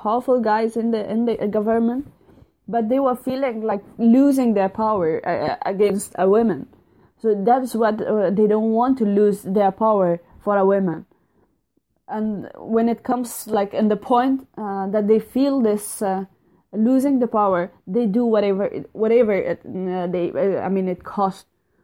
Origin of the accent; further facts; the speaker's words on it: Afghanistan; now in Denmark; even though I'm away from Afghanistan, but I'm still involved in women's development and especially in sports and football in Afghanistan